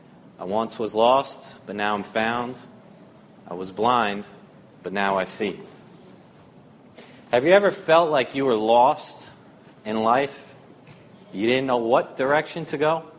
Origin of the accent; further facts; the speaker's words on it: New Jersey, United States; also born or lived in Staten Island, New York; So I was born in 1984 in Staten Island, New York. My family originates from there. I lived there up until I was the age of 3, and then my family moved to New Jersey, which is where I grew up.